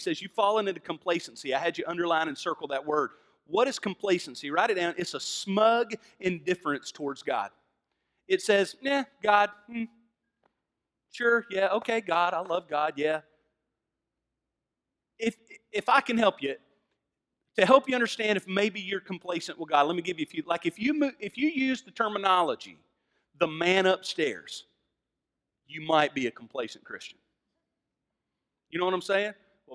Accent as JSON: {"language": "English", "region": "Southern US", "country": "United States", "accent": "Southern", "said": "I'm a Southerner. You can hear it in my accent. I was born here. I'm a Southerner."}